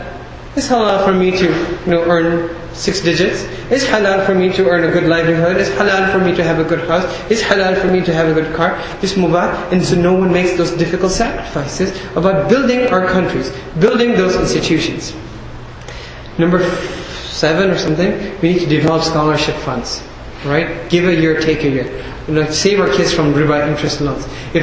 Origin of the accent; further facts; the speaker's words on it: Chicago, Illinois, United States; I mean, I'm from Chicago, right?